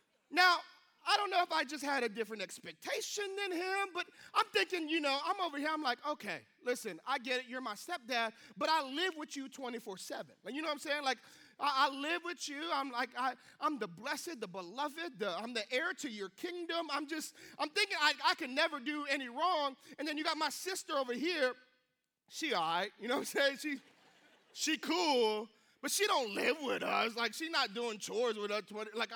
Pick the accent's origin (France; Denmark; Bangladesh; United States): United States; Hawaii; I'm originally from Hawaii, and growing up in Hawaii, like just the island, we love going to the beach, okay?